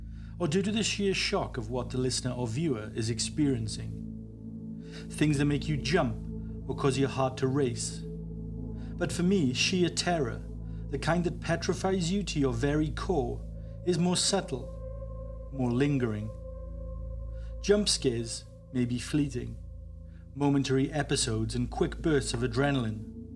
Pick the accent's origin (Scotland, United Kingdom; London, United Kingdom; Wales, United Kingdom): Wales, United Kingdom; New Church is a very small rural village in Mid Wales, my home country.